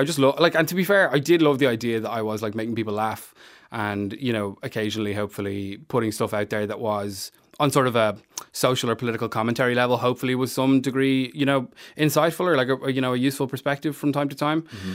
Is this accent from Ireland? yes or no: yes; Dublin, Leinster, Ireland; Yeah, I'm from Dublin. Yeah, from Fairhouse. Up Dublin 24.